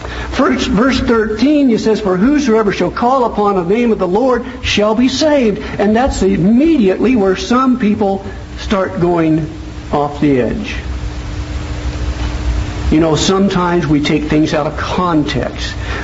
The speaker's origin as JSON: {"language": "English", "region": "Nebraska", "country": "United States", "accent": "Nebraska", "said": "I want to make myself perfectly clear, even with my Nebraska accent."}